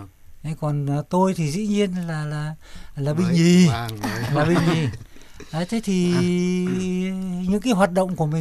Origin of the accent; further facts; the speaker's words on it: Cot Village, Hanoi, Vietnam; Mà tôi là giờ là dân làng Cót, tức là ngoại thành Hà Nội lúc đó.